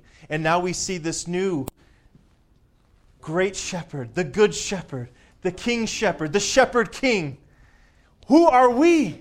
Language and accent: English; Florida, United States; because that's where I'm from. I'm from Florida. Yet I don't have a house down there.